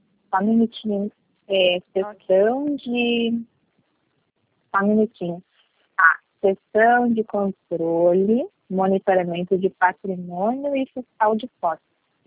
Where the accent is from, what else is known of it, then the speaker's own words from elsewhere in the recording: Tuparendi, Rio Grande do Sul, Brazil; born there; Tuparandi.